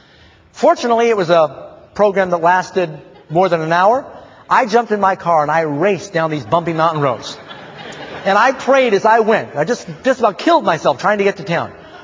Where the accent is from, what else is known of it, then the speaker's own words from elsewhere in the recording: New York City, New York, United States; I grew up in New York City.